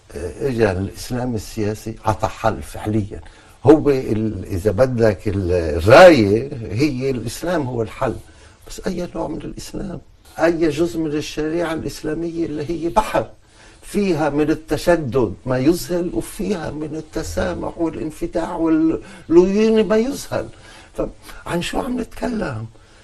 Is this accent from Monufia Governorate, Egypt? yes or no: no; Alexandria, Alexandria Governorate, Egypt; كل ما الواحد بيكبر بالعمر بتصير ذكريات الطفولة تتعاظم بمخيلته، وخصوصا الإسكندرية اللي أنا نشأ